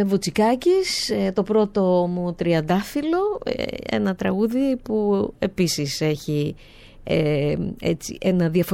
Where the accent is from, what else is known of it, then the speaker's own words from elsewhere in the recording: Crete, Greece; Και εγώ είμαι από την Κρήτη